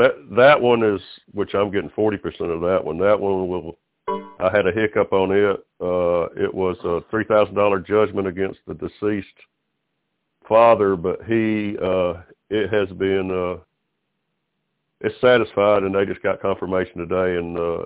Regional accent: the South, United States; Well, I'm from the South, man.

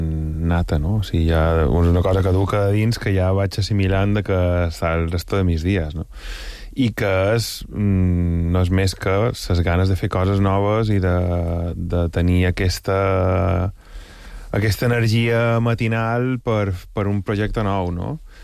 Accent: Palma, Balearic Islands, Spain; jo vaig créixer aquí a Palma

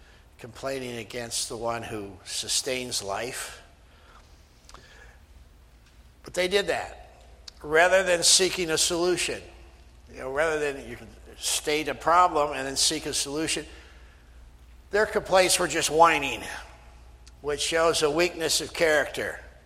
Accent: Iowa, United States; Maybe that's because I'm from Iowa, but I think it looked like cornflakes.

